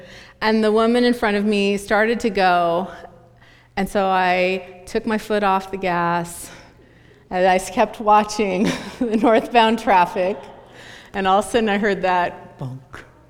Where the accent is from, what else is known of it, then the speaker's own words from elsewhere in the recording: California, United States; growing up in California, born and bred, there's this deep thing in my genes about getting in a car